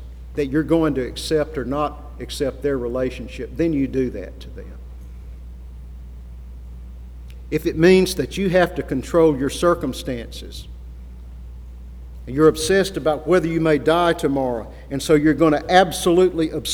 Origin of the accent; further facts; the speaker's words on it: Gadsden, Alabama, United States; And he actually came through my hometown, Gadsden, Alabama, in the early 20s and held revivals.